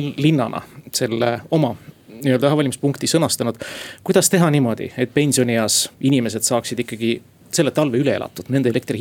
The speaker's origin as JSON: {"language": "Estonian", "town": "Tallinn", "region": "Harju County", "country": "Estonia", "said": "mina olen keskmine tallinlane"}